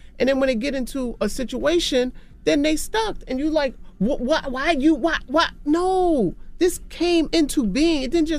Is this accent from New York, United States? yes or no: yes; Queens, New York, United States; I'm from Jamaica, Queens.